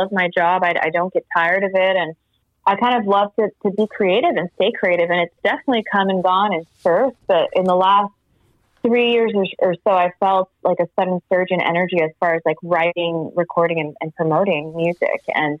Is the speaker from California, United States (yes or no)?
no; Miami, Florida, United States; It's really fun because I grew up in South Florida, as you know, in Miami, and there's a lot of Latin culture there.